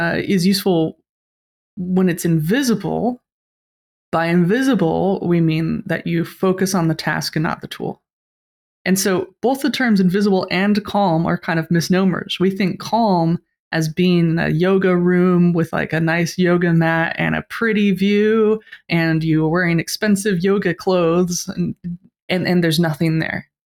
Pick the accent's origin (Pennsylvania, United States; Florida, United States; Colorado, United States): Colorado, United States; Denver; I grew up in Denver, Colorado. My parents were broadcast engineers